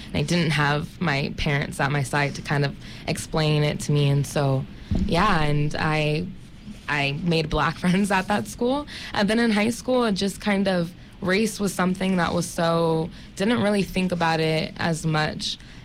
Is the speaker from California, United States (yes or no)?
yes; California, United States; I've always lived in a rural area. I grew up in Sonoma County, and when I grew up in Sonoma, I went to elementary school there, Head Start.